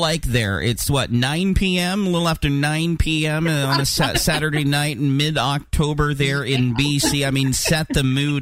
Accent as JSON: {"language": "English", "region": "Oregon", "country": "United States", "said": "here in my home state of Oregon"}